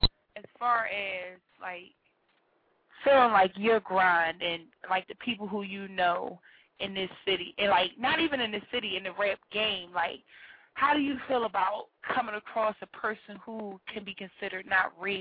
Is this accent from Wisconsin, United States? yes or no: no; Philadelphia, Pennsylvania, United States; I'm from Philly, and I'm gonna be 100.